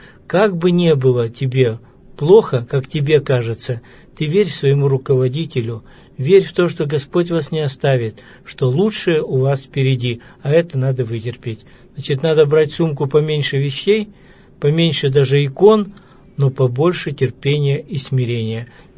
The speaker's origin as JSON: {"language": "Russian", "region": "Ural", "country": "Russia", "said": "И вот мы приезжаем, мы с Урала."}